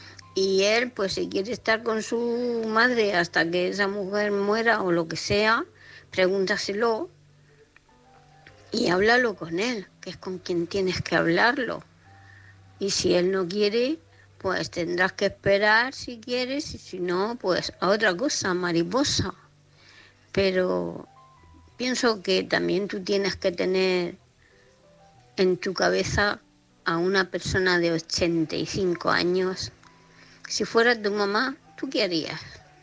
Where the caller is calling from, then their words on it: Murcia, Region of Murcia, Spain; de Murcia.